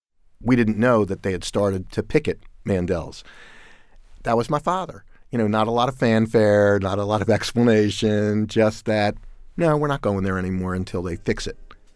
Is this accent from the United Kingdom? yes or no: no; Baltimore, Maryland, United States; I grew up in Baltimore, and the story is about my father.